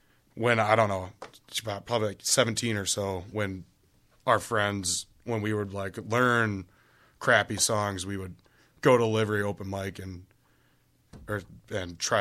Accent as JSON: {"language": "English", "town": "Benton Harbor", "region": "Michigan", "country": "United States", "said": "Yeah, I'm from Benton Harbor and went to school in St. Joe."}